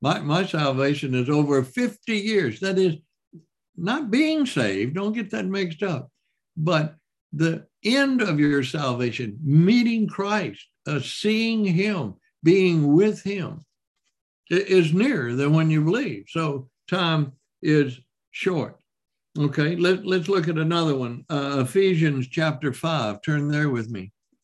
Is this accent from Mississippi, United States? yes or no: yes; Mississippi, United States; What would I know? I'm just from Mississippi.